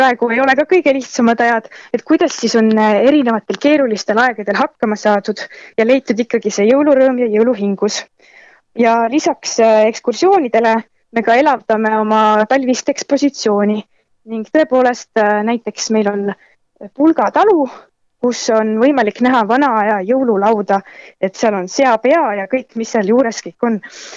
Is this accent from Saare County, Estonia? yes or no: no; Tartu County, Estonia; now in Tallinn, Estonia; Mina ise olen muidu Tartumaalt pärit ja jõudsin siia Tallinnasse alles selle aasta alguses ja ühtlasi ka siia tööle.